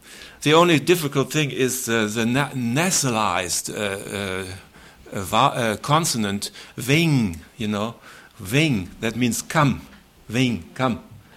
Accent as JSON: {"language": "English", "country": "Germany", "also_born_or_lived": "Brazil", "said": "from Germany and Brazil"}